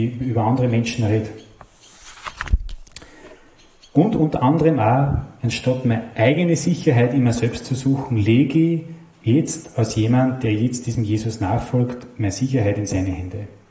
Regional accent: Upper Austria, Austria; wir wohnen relativ weit oben bei Tschechien. Was passiert, wenn ich in das Tal des Todes komme? Bei uns im Mühlviertel gibt es ein Ausflugsziel

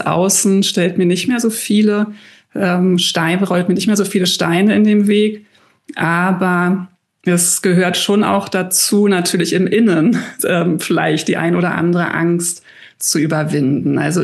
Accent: Berlin, Germany; ich bin jetzt hier gerade in Hamburg, ich komme aus Berlin in Deutschland

